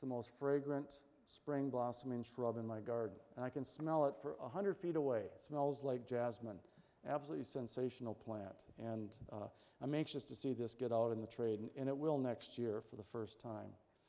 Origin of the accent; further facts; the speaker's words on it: Michigan, United States; I grew up in Michigan with Aristolochia grandiflora, which is, you know, the Dutchman's pipe vine